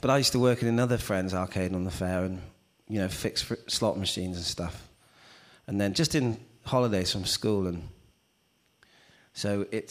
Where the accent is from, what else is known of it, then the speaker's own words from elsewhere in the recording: Porthcawl, Wales, United Kingdom; my family are from a traveling fairground, and they were settled when I was born in Porthcawl in South Wales, and they had an arcade on the fair.